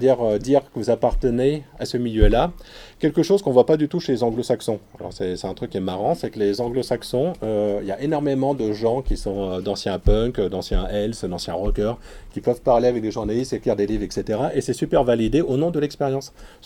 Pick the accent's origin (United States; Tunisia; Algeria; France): France; Brittany; vu que je viens de l'Ouest